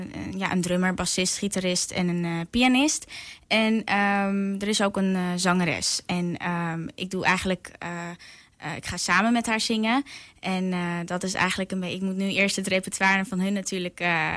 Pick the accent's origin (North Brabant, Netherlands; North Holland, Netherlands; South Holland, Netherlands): North Holland, Netherlands; Huizen; En ik kom uit Huizen ook. Ik ben 20 jaar.